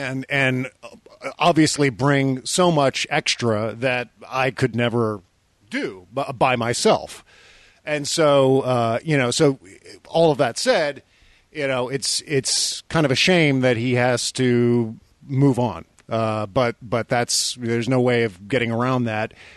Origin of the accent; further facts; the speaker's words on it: Virginia, United States; we're both from the Washington, D.C. area. We grew up literally within about a mile of each other